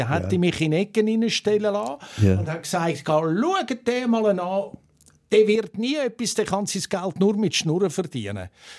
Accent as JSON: {"language": "German", "region": "Zurich", "country": "Switzerland", "tie": "born or raised there", "said": "wir sind in Bellevue aufgewachsen, dort im Kindergarten. Also wirklich mitten in der Stadt Zürich"}